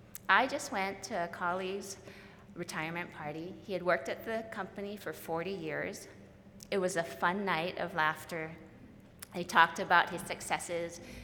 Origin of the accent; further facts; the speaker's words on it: Hawaii, United States; Growing up in Hawaii, when I came to the mainland, I struggled with answering the question, "How are you?"